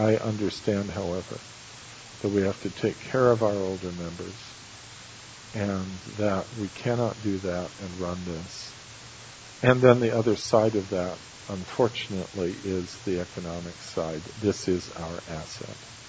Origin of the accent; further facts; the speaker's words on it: the West, United States; I grew up in the West.